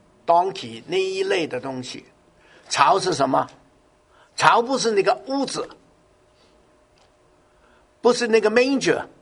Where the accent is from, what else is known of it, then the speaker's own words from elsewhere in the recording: China; 尤其是我们中国人，我们比较用呼吸的就是两个字的词语